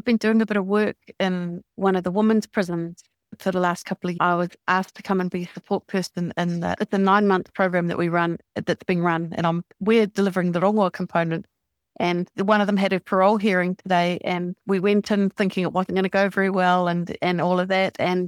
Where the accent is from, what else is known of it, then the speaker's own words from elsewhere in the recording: Te Tirangi, Auckland, New Zealand; now in Whangarei, New Zealand; I'm born and raised in Te Tirangi in West Auckland by the beach in the bush. And now I live in Whangarei